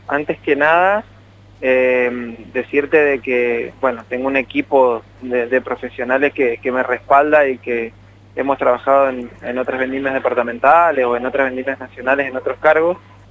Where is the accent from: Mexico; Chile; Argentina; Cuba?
Argentina; Mendoza; nos tenemos que cuidar un poco más como mendocinos